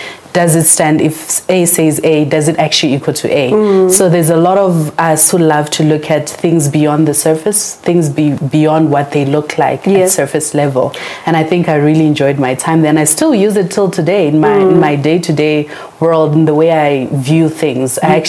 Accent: Gauteng, South Africa; So I come from the East Rand. I'm an East Rand girl. I went to high school there.

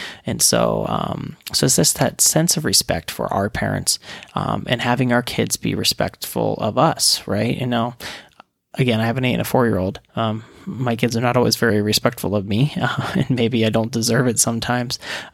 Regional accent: West Virginia, United States; Growing up in West Virginia, I had a stick shift, and my dad let me have it.

